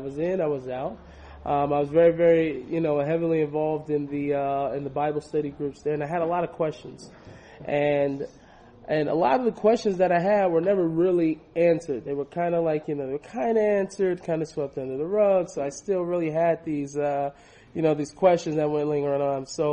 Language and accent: English; Seattle, Washington, United States; I grew up in Seattle, Washington.